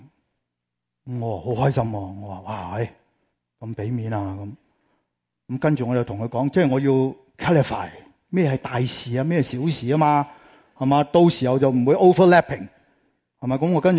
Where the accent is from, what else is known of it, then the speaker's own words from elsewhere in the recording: China; 我们中国人呢就比较少做一点